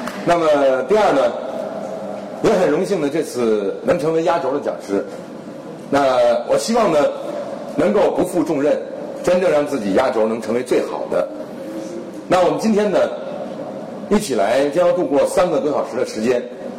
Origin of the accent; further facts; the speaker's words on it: Beijing, China; 家里世代北京，我是第8代，一直世居南城